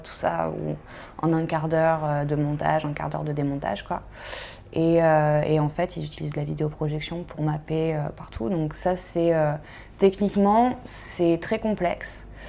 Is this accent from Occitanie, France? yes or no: no; Nice, Provence-Alpes-Côte d'Azur, France; parce que moi, j'habite pas ici, j'ai déménagé pour lui, je viens de Nice.